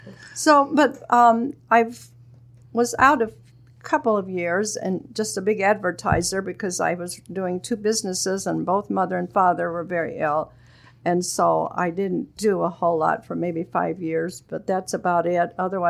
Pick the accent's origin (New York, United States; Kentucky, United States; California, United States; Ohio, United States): Kentucky, United States; also born or lived in Knox, Indiana; I'm actually from the South as a little girl, and went to grade school in Kentucky. Then I moved to Indiana. A little town called Knox, Indiana. Went to high school there, got married there